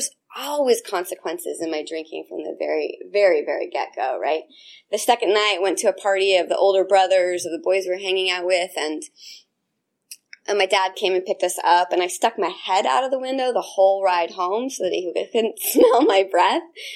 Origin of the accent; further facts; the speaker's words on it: Berkeley, California, United States; now in Agoura Hills, United States; So I started drinking when I was about 12 years old. I grew up in Berkeley, and I got sent to live in Agoura Hills in Southern California.